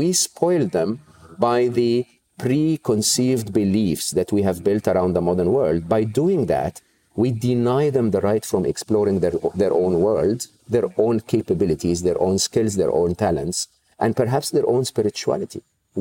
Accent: Egypt; growing up in Egypt, even though we didn't have social security

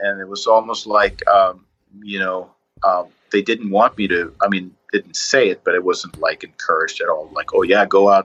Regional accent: Sweden; English is a second language; moved away; I talked to another friend of mine from New York that met a girl from my hometown, and he moved back with her to Sweden.

